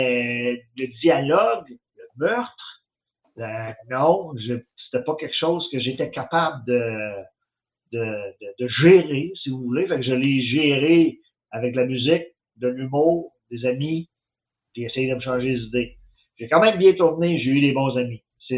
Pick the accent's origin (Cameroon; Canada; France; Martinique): Canada; Longueuil, Quebec; also born or lived in Neguac, New Brunswick; je suis né à Neguac en 1967. J'ai une sœur handicapée intellectuelle qui est née en 1969 aussi à Neguac. En 1970, on est déménagé sur la rue Sainte-Hélène à Longueuil.